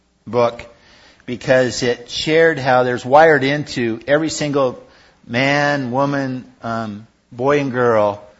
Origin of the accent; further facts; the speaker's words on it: Portland, Oregon, United States; I grew up in Portland, so that's where my heart is, I guess.